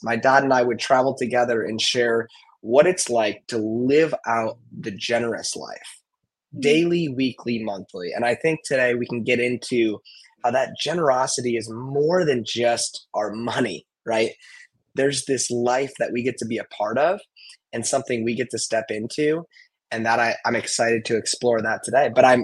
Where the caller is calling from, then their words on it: Tulsa, Oklahoma, United States; Tulsa, Oklahoma. Awfully windy.